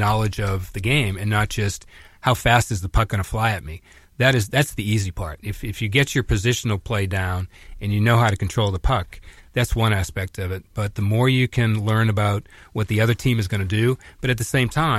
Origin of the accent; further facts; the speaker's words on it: Norwood, Massachusetts, United States; And I was close at the time growing up in Norwood with Jack Kelly, who was the coach at Boston University at the time